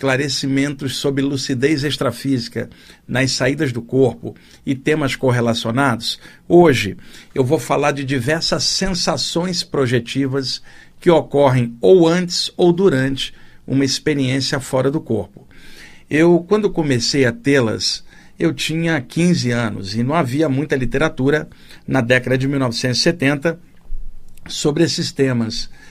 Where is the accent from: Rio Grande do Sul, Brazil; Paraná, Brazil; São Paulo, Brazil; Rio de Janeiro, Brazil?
Rio de Janeiro, Brazil; nos sebos do Rio de Janeiro, onde eu cresci